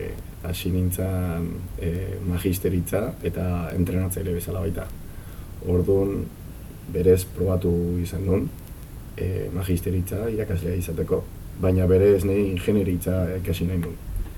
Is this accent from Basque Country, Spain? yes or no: yes; San Sebastián, Basque Country, Spain; Ni Donostiarra naiz, betidanik bizi naizan